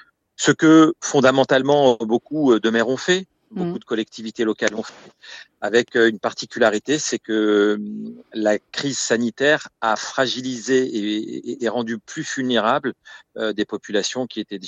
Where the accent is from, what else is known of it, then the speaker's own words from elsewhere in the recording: Grigny, Île-de-France, France; je suis un enfant du quartier de la Grande Borne, fier de l'être, fier d'avoir grandi dans cette cité